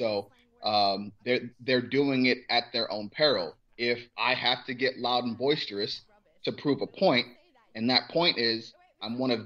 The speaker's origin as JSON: {"language": "English", "town": "Cleveland", "region": "Ohio", "country": "United States", "said": "Let's get one thing straight. I'm from Cleveland."}